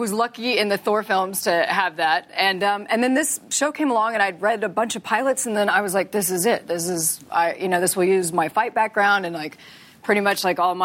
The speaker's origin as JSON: {"language": "English", "region": "Texas", "country": "United States", "said": "I'm from Texas."}